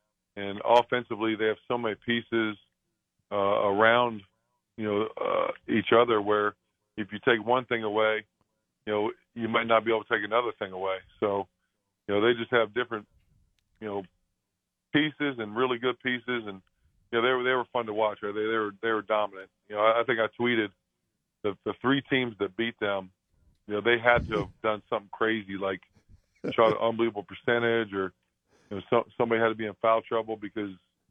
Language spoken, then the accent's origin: English; Magnolia, Ohio, United States; me obviously coming back to my hometown, you know, I grew up 15 minutes from there in Magnolia.